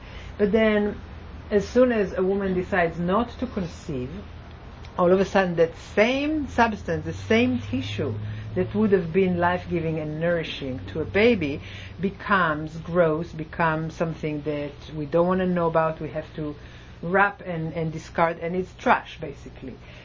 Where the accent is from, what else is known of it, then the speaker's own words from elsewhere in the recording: Israel; I grew up in Israel, but very similar messages.